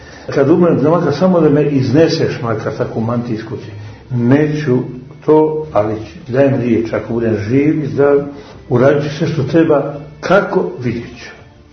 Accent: Montenegro; ja sam klasični Crnogorac

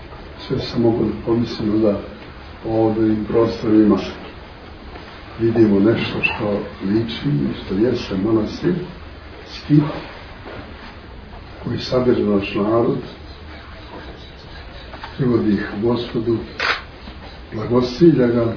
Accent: Belgrade, Serbia; Mi smo došli iz Srbije, grada Beograda, prestonog grada.

